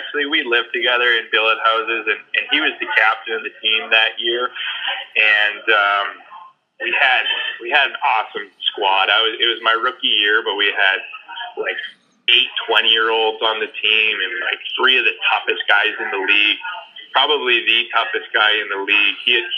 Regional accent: Lacombe, Alberta, Canada; I grew up in the Lacombe minor hockey system, big rivalries with other small town Alberta teams, and eventually had to make the jump to Red Deer, which is a bigger city

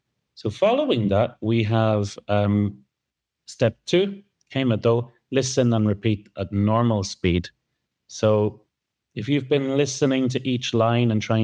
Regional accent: Ulster, Ireland; accent: Ulster; I'm an Ulster speaker. I'll pronounce some things a different way to Emma and Owen in English as well as in Irish.

